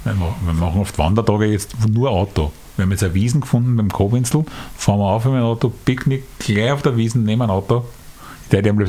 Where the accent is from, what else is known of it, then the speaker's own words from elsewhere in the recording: Vienna, Austria; wir sind aus Simmering, wo man da so geerdet ist und die Arbeiter und so weiter.